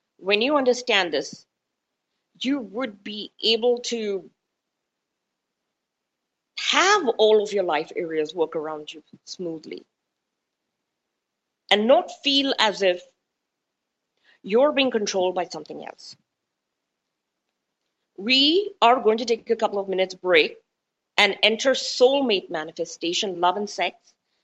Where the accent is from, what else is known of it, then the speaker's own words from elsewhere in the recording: Mumbai, Maharashtra, India; English is a second language; because I'm educated in English. And I grew up in Bombay, which is now Mumbai, and educated in English, so don't know, and I'm going to admit this, I don't know how to read or write my native language. I do know how to read and write Hindi